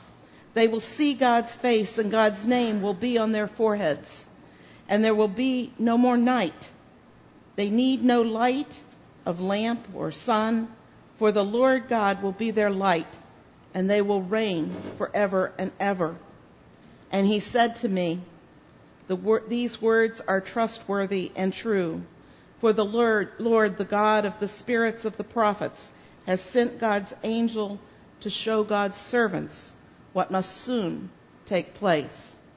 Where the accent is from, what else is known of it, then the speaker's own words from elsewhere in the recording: Richwood, West Virginia, United States; I believe I spoke last summer about growing up in Richwood and may have mentioned that it is a little tiny town that sits in a valley that is formed by the Cherry River.